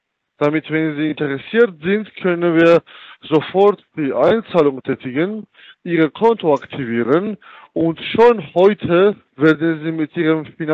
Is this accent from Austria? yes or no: no; Chicago, Illinois, United States; German is a second language; moved away as an adult; now in Germany; Von Nordamerika, ich komme aus Chicago.